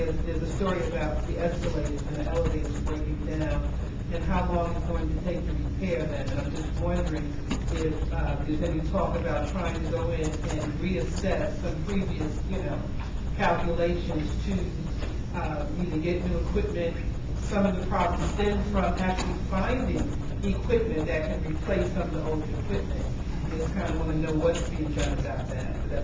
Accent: Maryland, United States; I'm from Prince George's County, and my county is that recently

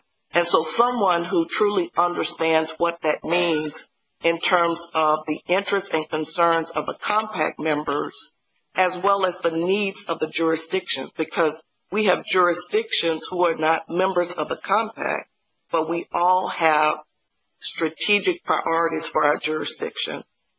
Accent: Alabama, United States; And I'm from Alabama, and for us, integrity is saying what you said behind closed doors that you'll say in front of the person.

